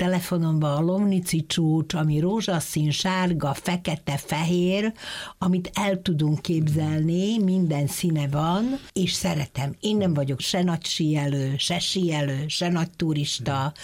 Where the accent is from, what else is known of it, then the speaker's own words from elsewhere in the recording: Banská Bystrica, Banská Bystrica Region, Slovakia; Én Besztercebányai vagyok, ott születtem, ott éltem, ott végeztem be az egyetemet